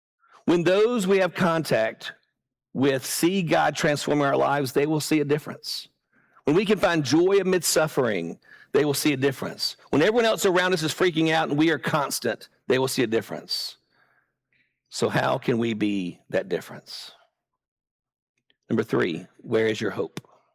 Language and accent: English; Decatur, Alabama, United States; For me, I grew up in Decatur, Alabama, with a Jewish mom and a lost dad.